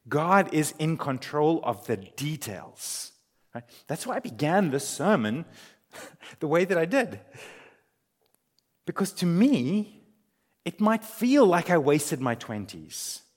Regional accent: Humansdorp, Eastern Cape, South Africa; When I speak to people from far away and they ask me where I grew up, I say Jeffreys Bay, because there's a chance they might know about Jeffreys Bay. No one knows where Himansdorp is, right? I grew up in Himansdorp

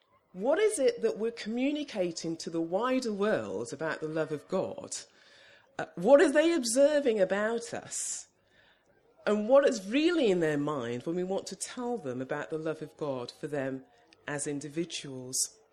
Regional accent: Oldbury, West Midlands, United Kingdom; I was brought up in the Black Country, and for those of you who don't know where that is, it's in the West Midlands, Oldbury

